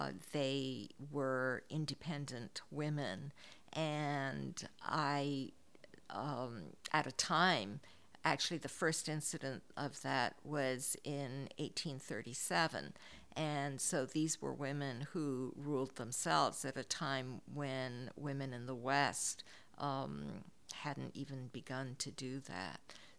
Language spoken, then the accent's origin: English; Hong Kong; first language Chinese; English is a second language; moved away as an adult; now in United States; I'm also of mixed cultures because I grew up in Hong Kong, and then I came to America, you know, as an adult, really. And then Chinese was my first language, English my second.